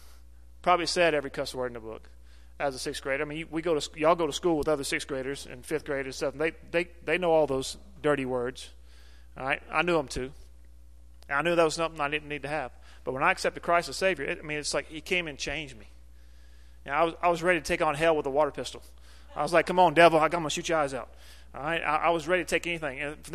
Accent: Texas, United States; born there; now in Louisiana, United States; I was born in Texas, you know, the great state of Texas. Been in Louisiana since 1989.

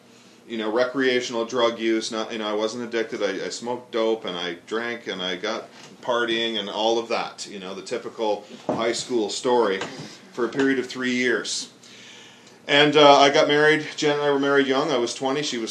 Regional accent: Trenton, Ontario, Canada; I was raised in a Christian home. Well, some details. … I'm from Ontario, from Eastern Ontario, near Belleville, Trenton.

